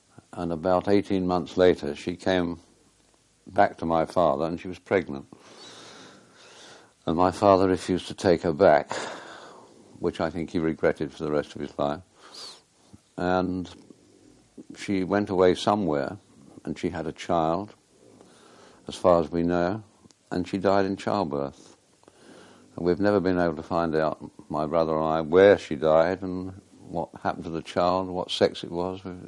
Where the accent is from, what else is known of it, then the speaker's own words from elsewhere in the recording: London, United Kingdom; born there; I was born in London.